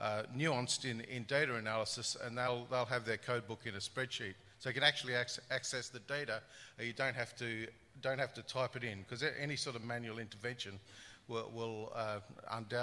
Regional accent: Australia; I'm from Australia, so there's a little plug for Australia

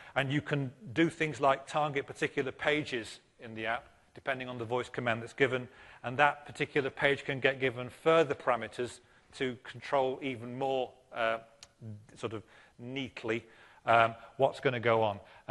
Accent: United Kingdom; because I am from Great Britain, who invented speaking and doing things properly, of course.

